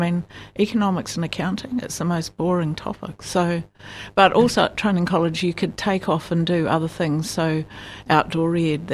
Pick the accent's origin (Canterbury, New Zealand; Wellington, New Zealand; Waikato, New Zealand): Canterbury, New Zealand; Geraldine; born or raised there